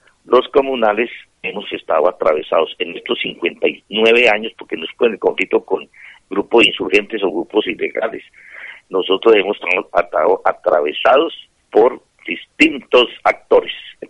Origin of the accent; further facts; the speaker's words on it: Colombia; nací en Colombia, vivo en Colombia y moriré en Colombia.